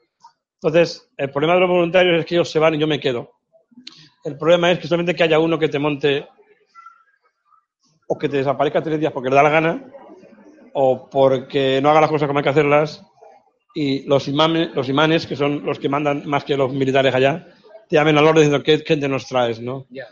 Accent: Huesca, Aragon, Spain; pero soy de Huesca, soy bastante tozudo y ahí ando

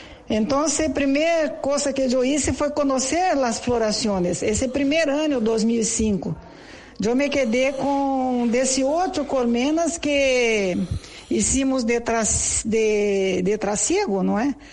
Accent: São Paulo, Brazil; Yo soy de Brasil, nací en el estado de San Pablo, que es un departamento de Brasil, y hoy tengo 69 años

